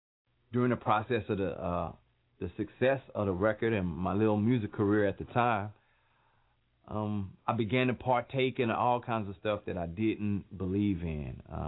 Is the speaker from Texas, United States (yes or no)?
yes; Port Arthur, Texas, United States; I grew up in Port Arthur, Texas.